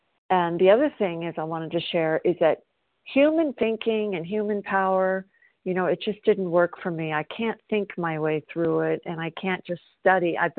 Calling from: South Carolina, United States; I'm calling from South Carolina.

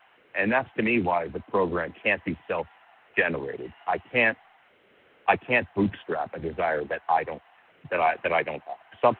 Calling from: New Jersey, United States; compulsive overeater in New Jersey.

